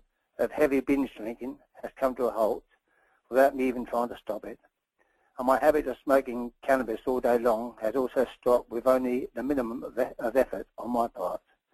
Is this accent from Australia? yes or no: yes; Perth, Western Australia, Australia; I am 68 years old and I come from Perth, Western Australia.